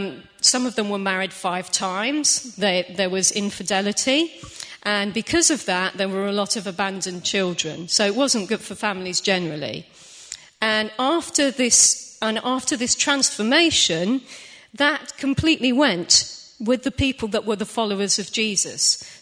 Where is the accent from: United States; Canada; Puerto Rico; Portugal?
Portugal; I speak Portuguese, I grew up in Portugal